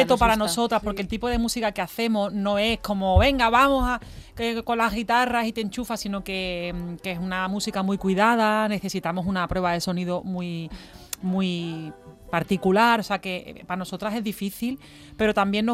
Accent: Mairena del Aljarafe, Andalusia, Spain; now in Barcelona, Spain; no, yo soy de Mairena del Jarafe.

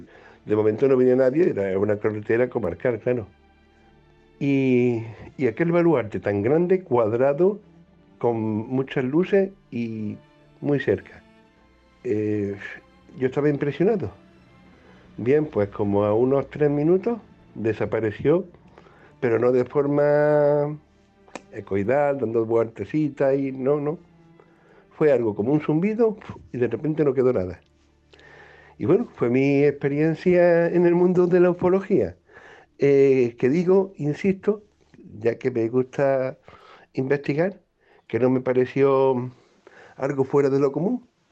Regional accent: Cuevas de San Marcos, Andalusia, Spain; entre la zona Villanueva de Algaidas y mi pueblo, Cueva de San Marcos

